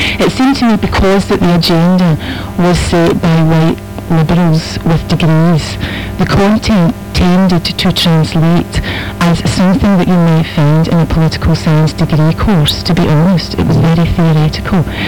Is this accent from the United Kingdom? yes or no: yes; Scotland, United Kingdom; I'm Scottish